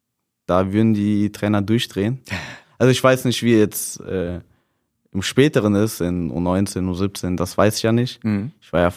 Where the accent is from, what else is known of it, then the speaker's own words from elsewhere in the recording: Ukraine; now in Germany; Also ich bin ja in der Ukraine aufgewachsen.